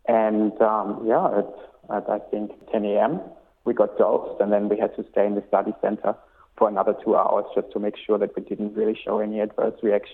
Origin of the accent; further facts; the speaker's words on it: Carinthia, Austria; now in -; So I'm originally from Austria, actually. I was born in a rather small town, I'd say, in the south of Austria, in the province of Carinthia, which literally lies on the border of Slovenia and Italy. And there I grew up.